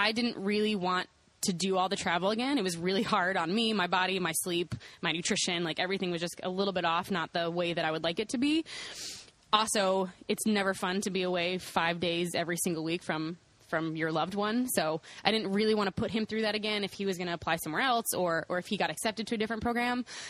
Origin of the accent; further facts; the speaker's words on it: Louisville, Kentucky, United States; I mean, I'm from Louisville, so I'm definitely from Louisville, Kentucky. So I'm from a much bigger city.